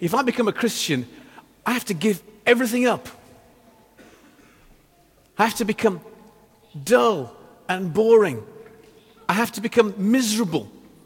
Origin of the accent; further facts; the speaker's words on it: England, United Kingdom; moved away; people are fascinated by us because we're English and because they can mock us about the test. They're fascinated by the story of us coming over here to this little corner of the world from England.